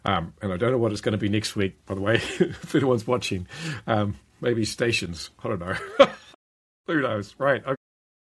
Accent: New Zealand; I'm from New Zealand. I was working in Australia.

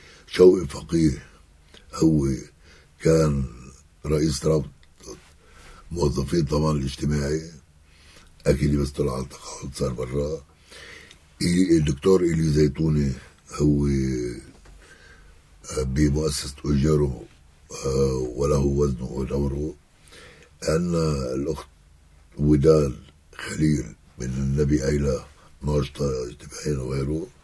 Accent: South Lebanon, Lebanon; بس هيدي على الهامش كوني جنوبي

